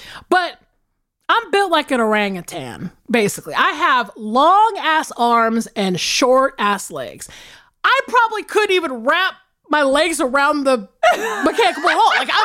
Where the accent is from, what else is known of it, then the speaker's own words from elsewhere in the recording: the South, United States; And the thing about too growing up in the South is that there is so much country music that's just like in the ether.